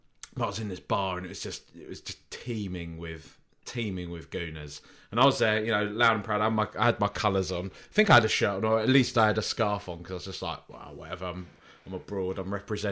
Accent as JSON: {"language": "English", "region": "England", "country": "United Kingdom", "said": "And they've been like, find out I'm English."}